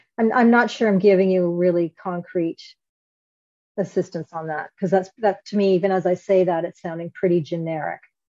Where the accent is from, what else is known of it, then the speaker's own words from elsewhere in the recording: Canada; I'm Canadian, so I say Z.